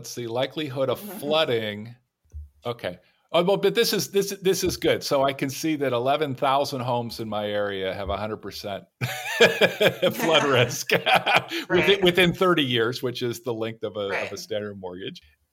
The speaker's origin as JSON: {"language": "English", "region": "West Coast", "country": "United States", "tie": "born or raised there", "said": "I mean, I grew up on the West Coast, and I got, if you want to say, used to earth tremors and an earthquake or whatever."}